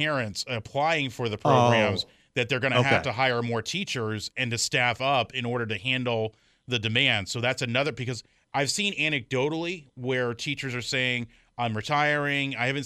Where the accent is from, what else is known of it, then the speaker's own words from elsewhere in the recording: Daytona Beach, Florida, United States; growing up in Daytona, like I had I didn't play football, but I had to go to games as our yearbook photographer.